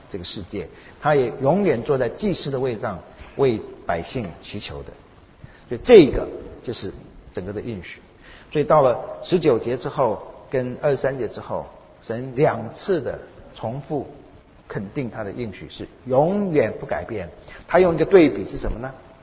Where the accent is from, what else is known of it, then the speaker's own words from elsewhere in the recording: China; 我们中国人所说的结婚的时候，海枯石烂永不变心，其实海也没枯，石也没烂，心老早都变到哪里去了？只要从大陆到美国来过个海就已经变掉了，可能才坐一个飞机吧，下飞机就已经变心了。